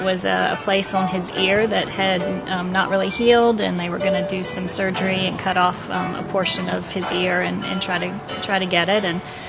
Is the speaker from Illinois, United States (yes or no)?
no; Atlanta, Georgia, United States; So I grew up in Atlanta, Georgia, the youngest of two girls. My dad was a pilot for Delta Airlines, so we lived all of my life, most of my life, near the airport in Atlanta for his job.